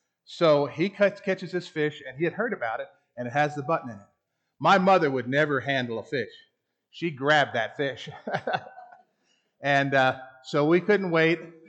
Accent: Florida, United States; When I grew up in Florida, and we'd always go to Crescent Beach, which is just south of St. Augustine

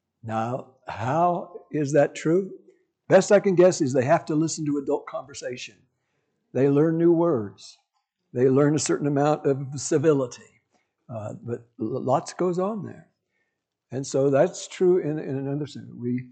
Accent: Kansas, United States; I grew up in Kansas, and Kansas back then thought Californians were of the devil because they did mixed swimming.

